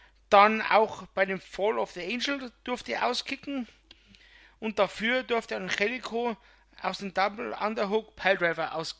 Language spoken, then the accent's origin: German; Bavaria, Germany; Also dem hat es, wie man bei uns in Bayern sagt, schon richtig gestunken, dass er verloren hat.